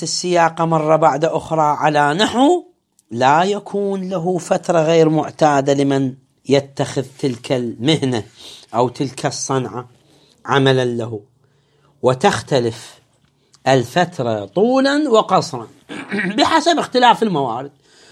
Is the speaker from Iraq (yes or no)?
yes; Iraq; احنا مثلا عندنا في العراق